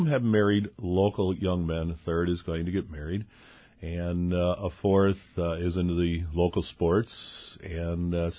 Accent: Wheeling, Illinois, United States; Originally around the suburbs of Chicago.

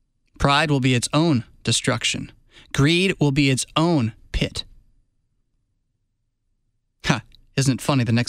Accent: the South, United States; accent: Southern; So again, forgive my Southern accent.

